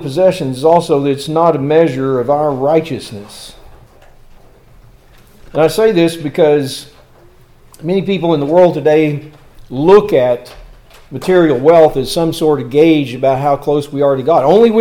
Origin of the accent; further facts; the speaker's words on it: Arkansas, United States; Now, I grew up in Arkansas, and for years, you know, Texas was our rivalry in just about everything.